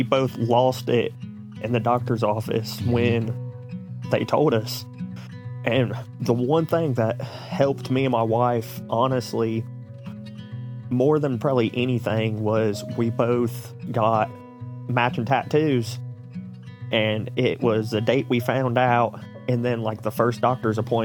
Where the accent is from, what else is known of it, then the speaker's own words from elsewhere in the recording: Ohio, United States; Well, actually I'm originally from Ohio, like 15 minutes from Columbus.